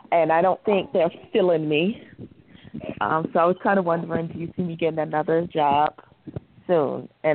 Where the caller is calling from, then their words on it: New Mexico, United States; I'm fine. I'm calling from New Mexico.